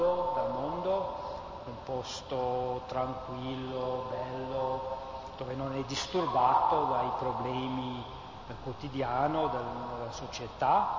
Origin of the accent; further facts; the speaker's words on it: Philadelphia, Pennsylvania, United States; Italian is a second language; Io vengo dagli Stati Uniti, vengo da Philadelphia